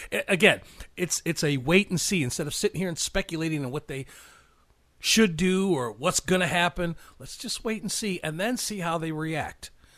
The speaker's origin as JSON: {"language": "English", "town": "Chicago", "region": "Illinois", "country": "United States", "said": "at least as a Chicagoan, we watched this thing build."}